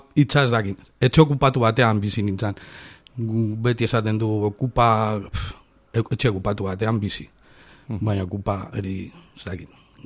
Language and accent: Basque; Portugalete, Basque Country, Spain; also born or lived in Bilbao / Trapagaran; Bilbo, Bilbo jaio nintzen, baina urtsaroa pasan eban Portugalet eta Trapagan artean Portugalet ikastetxea jo nintzen, eta gero Trapagan bizi izan naiz. Gurasoen etxean, bueno, gurasoak jarraitzen da bizitzen Trapagan.